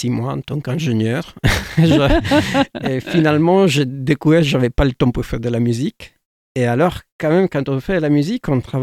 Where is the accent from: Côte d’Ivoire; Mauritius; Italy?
Italy; Palermo, Sicily; on allait jouer dans ma ville natale, Palerme.